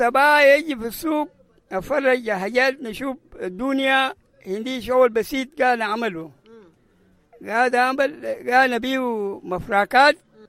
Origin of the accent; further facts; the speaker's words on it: Rumbek, Lakes, South Sudan; moved away; also born or lived in Ethiopia / Kenya; انا قمت من رومبيغ وجيت في صوفيا لايثيوبيا